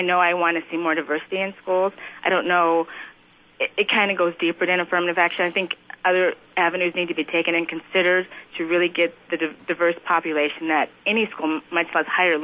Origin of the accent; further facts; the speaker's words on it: California, United States; now in Iowa, United States; I'm not originally from Iowa, I'm from California, but when I came here, I almost felt like bombarded by just the sense of whiteness around me.